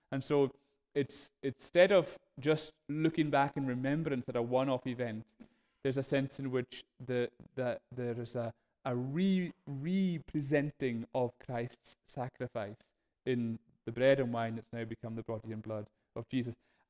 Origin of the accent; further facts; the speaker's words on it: Stornoway, Scotland, United Kingdom; now in Carloway, United Kingdom; I'm married to Una. I grew up in Stornoway. I now live in Carloway. Used to be an engineer. I'm now a minister.